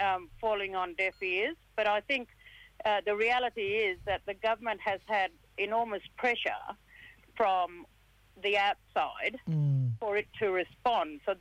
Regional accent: Western Australia, Australia; I'm from the Bunuba mob in central Kimberley in Western Australia.

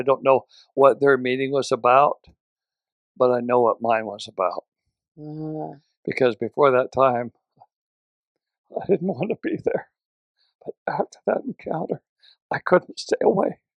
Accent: Redding, California, United States; Well, Michelle and I grew up in Redding, California

